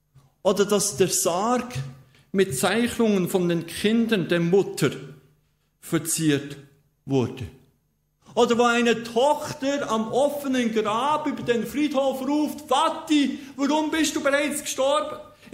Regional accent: Bern, Switzerland; wir sind aus Berner und aus Schweizer, ob in Brasilien oder wo auch immer, mit Jesus Christus unterwegs.

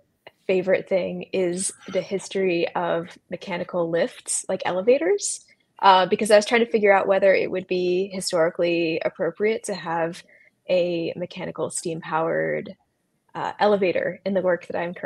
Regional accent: Cincinnati, Ohio, United States; I grew up in Hyde Park, which was just right nearby.

